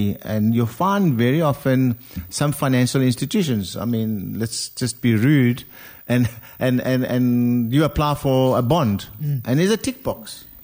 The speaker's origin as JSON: {"language": "English", "country": "South Africa", "said": "I'm a South African."}